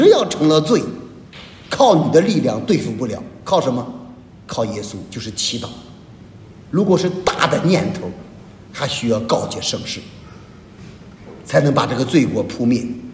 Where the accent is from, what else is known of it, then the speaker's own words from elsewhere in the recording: China; 我们中国人叫中国文化里面有一句叫老百姓说的话叫什么